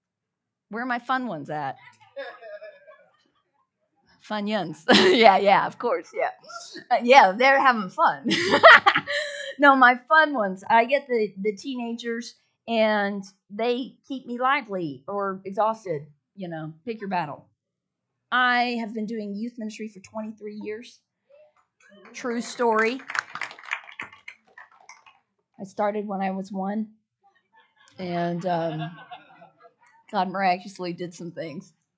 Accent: Dallas, Texas, United States; accent: twang; Anyway, I have a twang because I grew up in Texas. And yes, yeehaw's right. Yeah, yeah. I grew up like in Dallas area. And then we moved, when I was about 9, we moved up north to the farm.

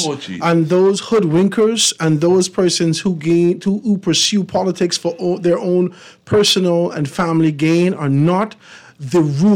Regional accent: Eight Mile Rock, Grand Bahama, Bahamas; I'm from West Grand Bahama and 8 Mile Rock, sir.

